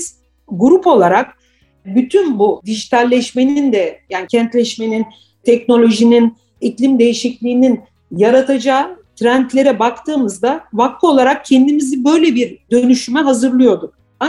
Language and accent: Turkish; Antakya, Hatay, Turkey; born there; farklı kültürlerin buluşma noktası olan Antakya'da doğdum. O yüzden büyük masaların olduğu sosyal ortamların içerisinde büyüdüm.